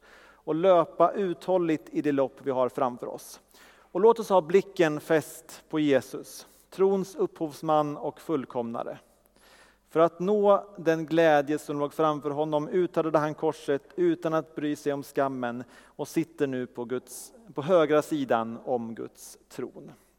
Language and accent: Swedish; Leksand, Dalarna County, Sweden; now in Falköping, Sweden; Jag kommer ursprungligen från Leksand i Dalarna, men det hörs inte alls. Jag bor i Falköping